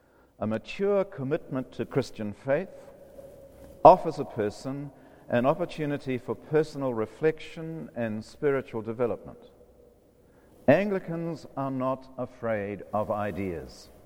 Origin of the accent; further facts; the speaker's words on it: New Zealand; wondered if I happened to know him because I came from New Zealand